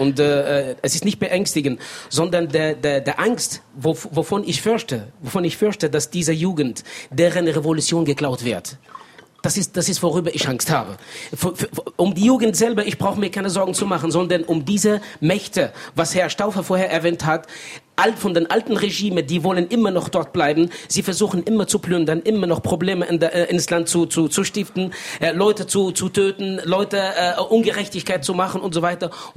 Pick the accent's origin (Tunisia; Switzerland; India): Tunisia; ich bin selber Tunesier, ich weiß schon, wie sie denken.